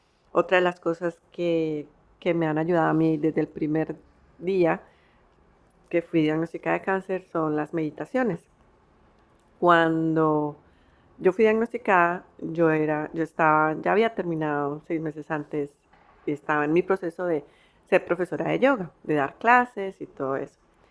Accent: Colombia; moved away; also born or lived in United States / Canada; en Estados Unidos, he vivido en Canadá y yo viví en Colombia, entonces por eso pues hablo español y es pues mi lengua materna. Pero como he vivido ya tanto tiempo fuera de Colombia, que siempre siento pues esa dualidad, esas dos cosas que soy yo, que hablo español, hablo inglés

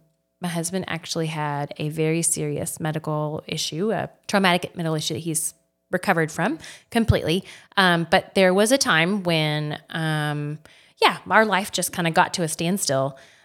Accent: Texas, United States; moved away as an adult; also born or lived in Houston; now in West Texas, United States; So I am not from this area. I grew up outside the Dallas area went to school, went to undergrad and graduate school all in the Houston area. So I've been all over Texas

